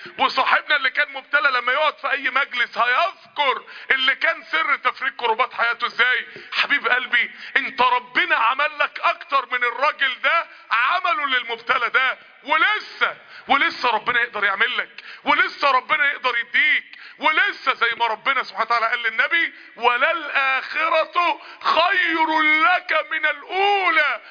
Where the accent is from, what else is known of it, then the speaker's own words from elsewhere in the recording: Mansoura, Dakahlia, Egypt; من عندنا من المنصورة اللي كان فتح القهوة دي